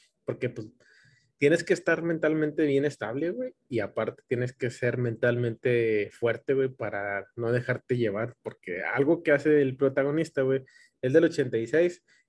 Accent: Mexico; Pero bueno, como mexicanos albureamos todo el pedo.

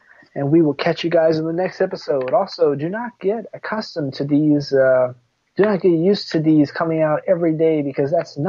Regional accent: New Zealand; as a Kiwi

